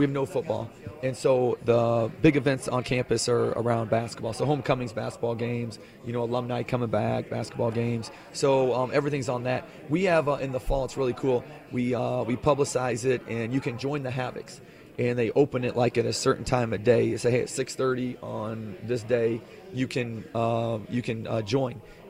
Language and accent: English; Chicago, Illinois, United States; I'm from Chicago, and so we do have Malnati's Pizza down here.